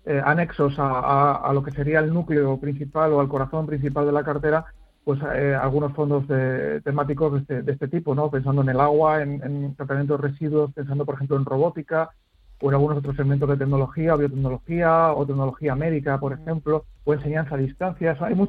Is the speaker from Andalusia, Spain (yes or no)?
no; Salamanca, Castile and León, Spain; Este paisano mío, porque yo también soy de Salamanca